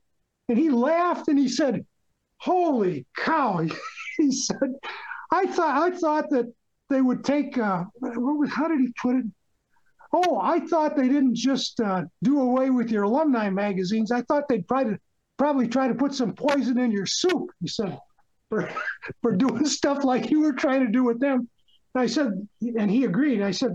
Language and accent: English; Illinois, United States; I love Utah. Even though I'm from Illinois, I mean, I love Utah a lot.